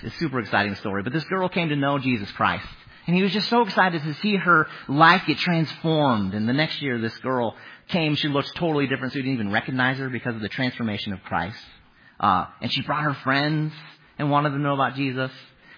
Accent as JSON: {"language": "English", "town": "Lincoln", "region": "Nebraska", "country": "United States", "said": "I'm from Lincoln, Nebraska, but it doesn't matter."}